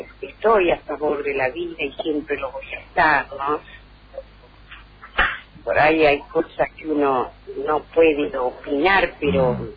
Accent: Añatuya, Santiago del Estero, Argentina; soy santiagueña de Añatuya. Y bueno, trabajo mucho allá en mi pueblo.

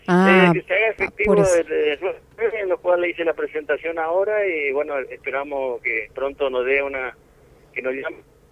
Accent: Puerto Piray, Misiones, Argentina; porque todos somos acá de Piraí

